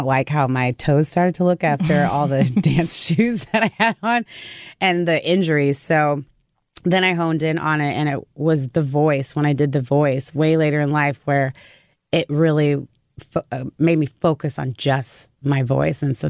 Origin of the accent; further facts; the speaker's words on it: Missouri, United States; Thanks for having me in my hometown.